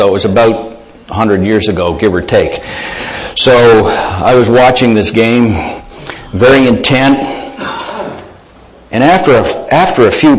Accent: Canada; we were living in Toronto at the time. I was raised in Canada and raised on Canadian football.

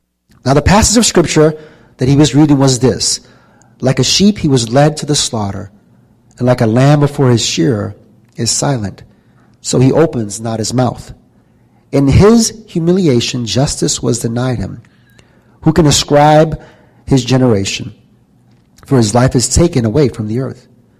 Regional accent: New York, United States; I'm from New York. We are loud.

